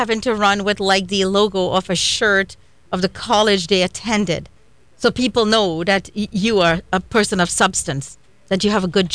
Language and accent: English; India; I mean, I'm Indian